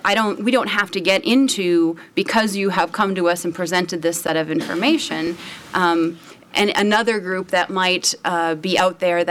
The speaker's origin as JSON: {"language": "English", "region": "Minnesota", "country": "United States", "said": "I know some folks in my home state of Minnesota who maybe wouldn't have, we call them farms"}